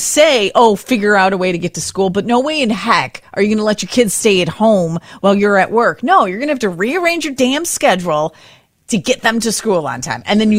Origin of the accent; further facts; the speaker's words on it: United States; I will be the very first to raise my hand and admit that I am total American where I do the complete opposite.